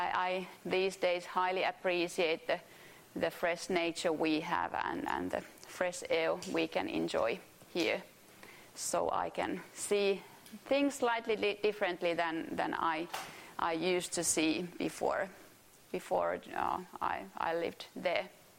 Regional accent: Finland; And I think can share the experience how you feel living abroad, although this is my home country, but I know how it feels like to be away from your home.

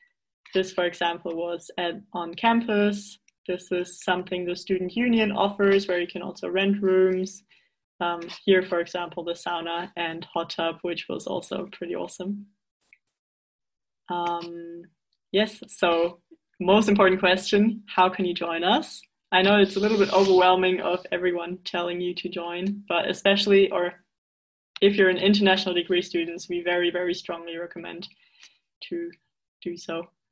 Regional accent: Germany; English is a second language; I'm from Germany.

